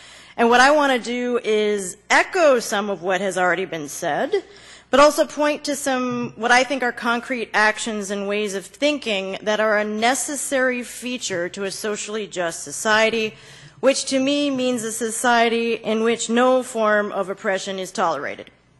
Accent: United States; now in Canada; my perspective is as an American who has been steeped in the U.S. rhetoric of the war on crime, the war on drugs, and the war on terror

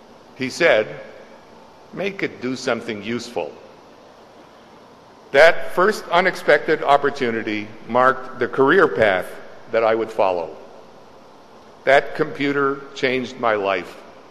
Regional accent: Montreal, Quebec, Canada; For me, growing up in Montreal with two strong parents, my life seemed to be operating on autopilot.

